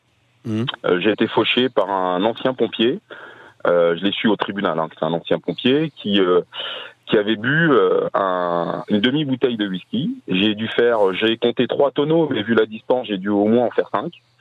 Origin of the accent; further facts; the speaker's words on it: France; en tant que Français, je suis de plus en plus mal à l'aise.